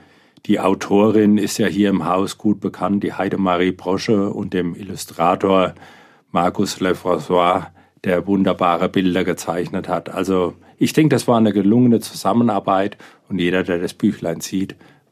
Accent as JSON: {"language": "German", "town": "Mönchberg", "region": "Bavaria", "country": "Germany", "tie": "born or raised there", "said": "in der Bücherei in Mönchberg, in meinem Heimatdorf."}